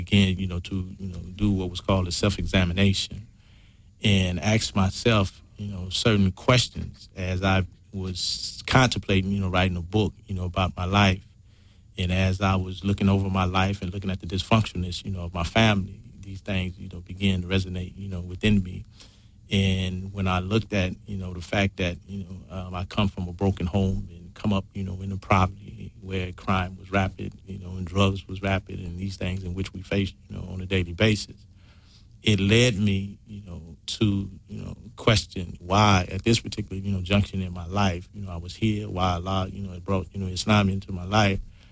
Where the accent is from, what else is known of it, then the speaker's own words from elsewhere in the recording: Los Angeles, California, United States; I'm from the Jordan Downs Housing Projects. You know, I have family in all 4 of them, you know, in the Nixon Guards, you know, as well as, you know, the Imperial Courts